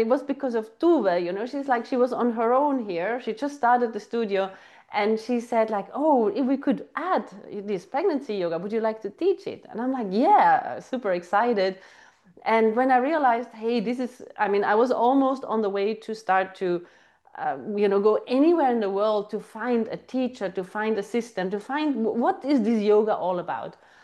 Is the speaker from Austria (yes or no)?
yes; Austria; now in Finland; Yeah, so, well … I'm originally from Austria, living here in Finland many, many years.